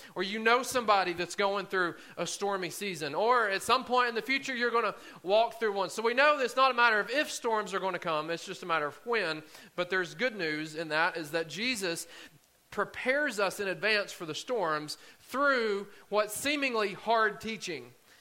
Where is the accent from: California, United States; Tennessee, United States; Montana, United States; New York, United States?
Tennessee, United States; Morgan County; I grew up in Morgan County, so about an hour from here, on the other side of Oak Ridge, where there's not much of anything except land and some homes.